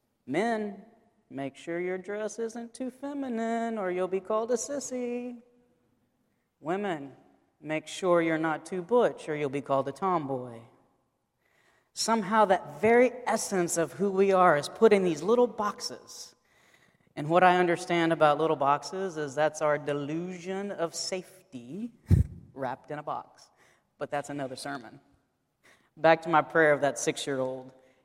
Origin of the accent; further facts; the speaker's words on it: the South, United States; anybody grow up in the South besides me?